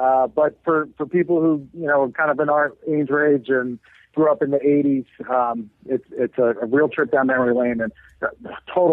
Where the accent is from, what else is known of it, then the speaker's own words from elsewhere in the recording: Northeast, United States; We're from the Northeast, and we thought it was cold.